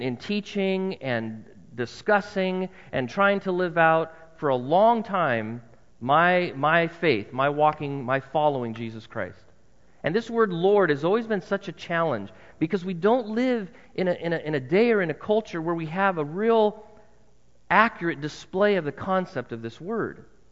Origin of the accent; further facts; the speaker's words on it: United States; I'm an American. I live in a democracy.